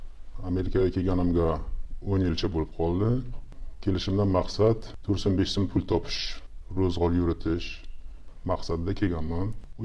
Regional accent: Samarkand, Samarkand Region, Uzbekistan; Aslida samarqandlikman.

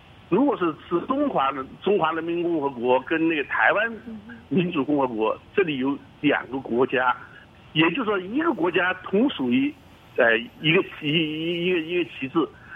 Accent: China; 我是大陆的。

